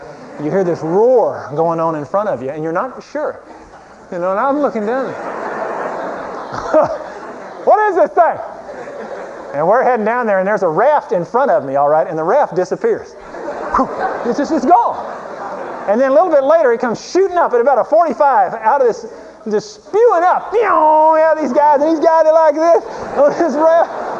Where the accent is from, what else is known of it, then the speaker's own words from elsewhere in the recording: Waco, Texas, United States; I'm from Waco. We got the Brazos that kind of, or the Bosque or something, kind of meanders through there.